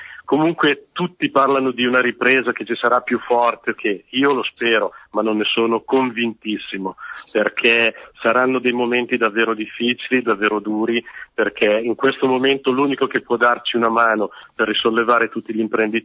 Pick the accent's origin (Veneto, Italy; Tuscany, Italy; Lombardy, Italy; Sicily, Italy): Lombardy, Italy; Varese; noi siamo di Varese chiaramente, quindi alla zona di Varese eccetera